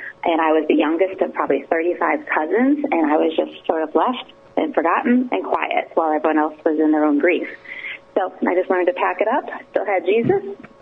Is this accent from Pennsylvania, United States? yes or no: no; Chicago, Illinois, United States; We grew up in Chicago in a Southern Baptist church, which is, you know, unusual.